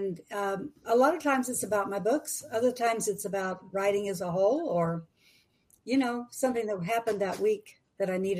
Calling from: Enid, Oklahoma, United States; I'm calling in from Oklahoma, Northwest Oklahoma, the town of Enid. And I always say the home of Vance Air Force Base.

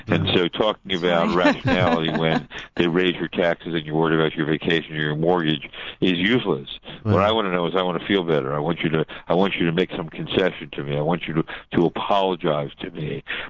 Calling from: Philadelphia, Pennsylvania, United States; I'm calling you from Philadelphia.

